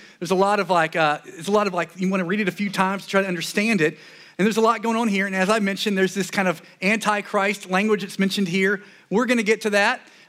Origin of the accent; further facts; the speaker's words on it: the South, United States; growing up in the South, growing up, you know, around Christianity and being a Christian